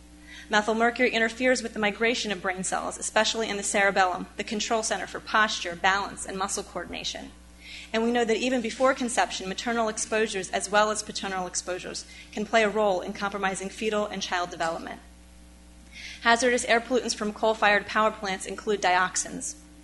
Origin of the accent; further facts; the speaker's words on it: Delaware, United States; I'm from Delaware, and it's often called the tailpipe of the country.